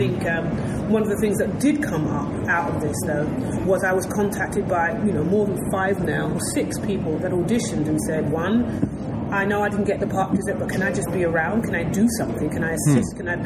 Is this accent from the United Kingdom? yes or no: yes; United Kingdom; again, I'm from the United Kingdom, so my upbringing is, you know, I'm one of a thousand.